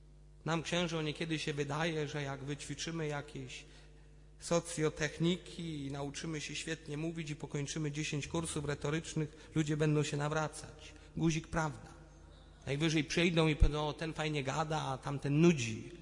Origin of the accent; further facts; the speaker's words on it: Poznań, Greater Poland Voivodeship, Poland; my poznaniacy używamy takich pruskich określeń werk.